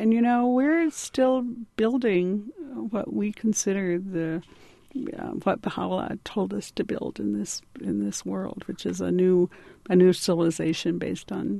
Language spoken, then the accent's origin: English; Urbana, Illinois, United States; I was born in Urbana.